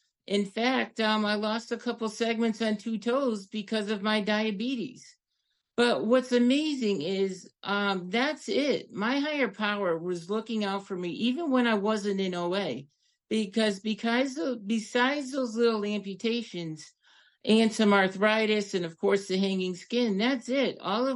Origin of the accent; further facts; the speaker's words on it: Connecticut, United States; a compulsive overeater from the other side of the country. I'm from Connecticut.